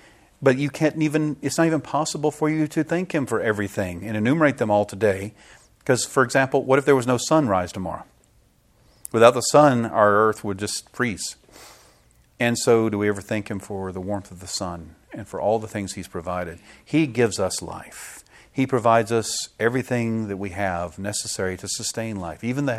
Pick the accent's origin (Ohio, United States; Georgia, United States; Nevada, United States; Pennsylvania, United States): Georgia, United States; Powder Springs; born or raised there; also born or lived in Marietta